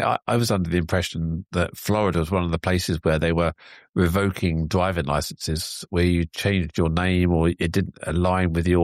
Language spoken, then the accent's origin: English; United Kingdom; as a Brit, you know, I used to do work from time to time in the States.